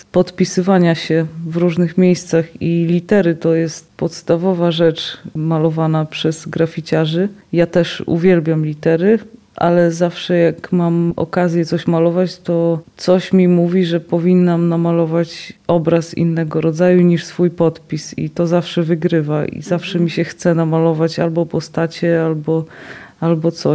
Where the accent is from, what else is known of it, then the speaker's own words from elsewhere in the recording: Biała Podlaska, Lublin Voivodeship, Poland; chociaż ja jestem z Białej, biała jest we mnie